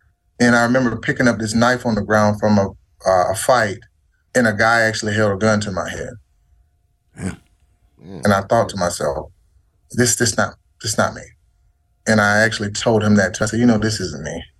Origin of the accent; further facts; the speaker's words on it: the South, United States; Like, I mean, I'm from the South. I like being outside